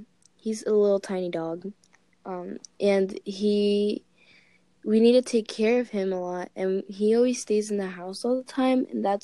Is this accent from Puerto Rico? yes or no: yes; Puerto Rico; 'cause I'm from Puerto Rico